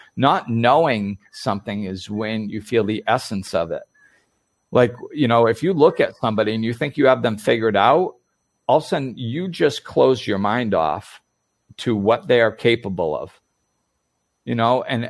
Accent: Massachusetts, United States; with brown hair and blue eyes, and I grew up in Massachusetts, that's who I am.

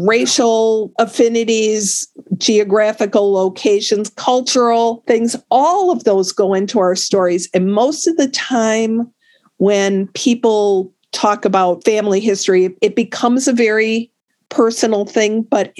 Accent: United States; I'm an American. I know how to do an individual.

